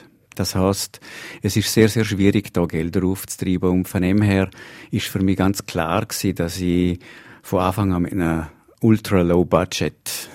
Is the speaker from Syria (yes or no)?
no; Liechtenstein; als Liechtensteiner, der in Liechtenstein wohnhaft ist, Filme zu machen.